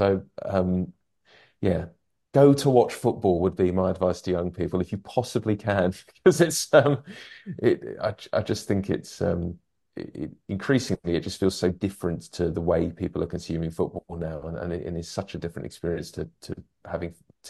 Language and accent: English; London, United Kingdom; I'm from South London